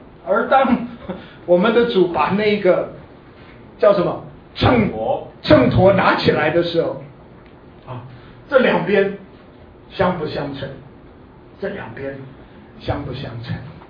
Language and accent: Chinese; Kaohsiung, Taiwan; 我记得小时候在高雄长大的时候，跟着我的妈妈去市场买菜